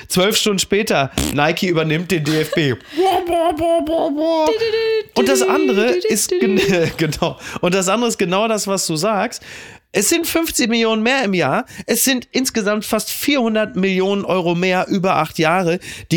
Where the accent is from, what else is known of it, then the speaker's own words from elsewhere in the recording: Henrichenburg, North Rhine-Westphalia, Germany; meine Grundschule in meinem Heimatdorf Henrichenburg, dass die abgerissen wurde